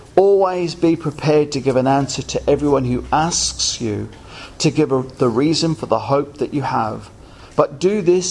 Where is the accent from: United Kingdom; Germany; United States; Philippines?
United Kingdom; England; now in Australia; And I'm English, and I'm just not into this AFL obsession